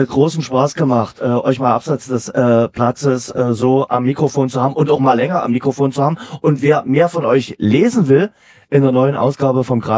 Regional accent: Saxony, Germany; accent: Saxon; aber ich kann durchaus sächsisch reden und mein Slang hört man auch immer mal gerne raus.

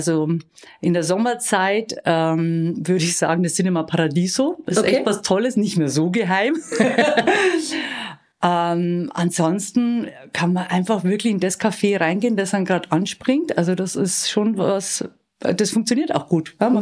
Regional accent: Bavaria, Germany; ich komme aus der Oberpfalz.

